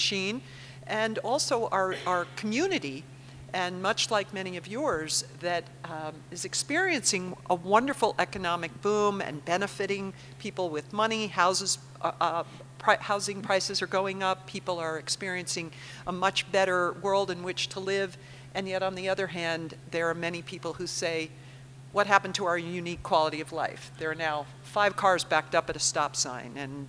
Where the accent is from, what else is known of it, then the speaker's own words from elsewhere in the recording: New York City, New York, United States; now in Reno, United States; I'm from New York City and moved here for certain reasons, and it's not the Reno I moved to, but I love it.